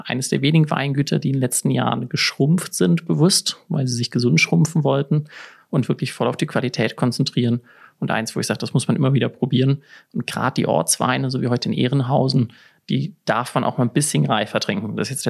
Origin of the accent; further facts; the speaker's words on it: Cologne, North Rhine-Westphalia, Germany; born there; Das ist wirklich so, also das Krankenhaus, wo ich geboren bin, ist wirklich so in der Kölner Altstadt. Also viel mehr Köln geht eigentlich nicht.